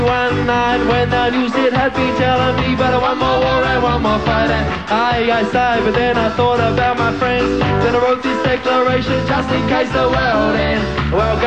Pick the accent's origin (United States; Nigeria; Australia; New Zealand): Australia; Melbourne, Victoria; We grew up in Melbourne.